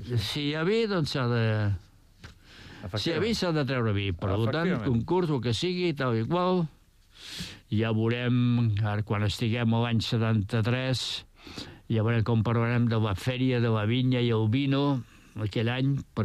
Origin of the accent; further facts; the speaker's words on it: Capellades, Catalonia, Spain; A Capellades... El meu poble, a Capellades.